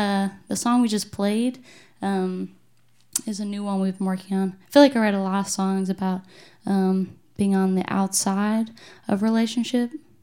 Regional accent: Alabama, United States; also born or lived in Minnesota; I was born in Minnesota, but moved when I was really little and grew up in Alabama. But I think that Midwestern passivity has stuck with me throughout my life.

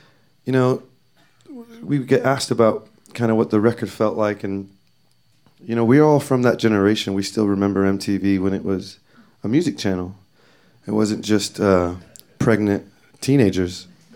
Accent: Laredo, Texas, United States; And so I had these songs that were kind of loosely about growing up in Laredo, Texas.

